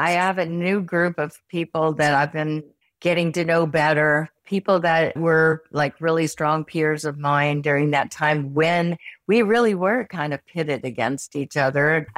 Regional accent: Midwest, United States; accent: Midwestern; My Midwestern accent came out.

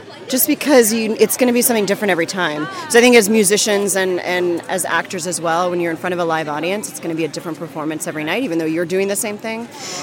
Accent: Texas, United States; now in Brooklyn, United States; No. Originally I'm from Texas.

